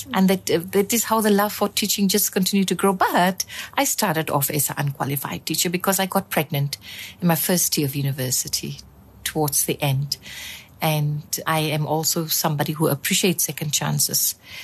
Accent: Karasburg, ǁKaras, Namibia; I was born in Karasburg in the far south

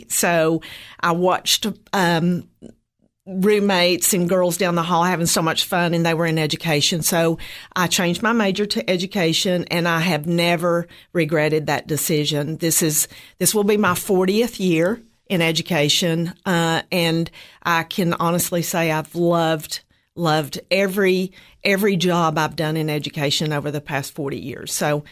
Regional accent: Tennessee, United States; So I grew up in Cumberland County, just right down the road

